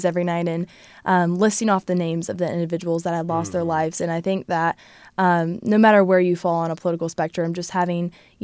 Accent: Louisville, Kentucky, United States; I grew up right outside of Louisville, so, you know, we had access to transportation and running water, and, you know, it was a 10-minute drive to downtown Louisville

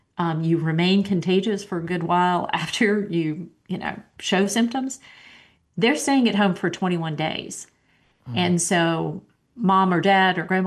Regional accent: North Carolina, United States; that's not going to change rules in my home state of North Carolina, for example.

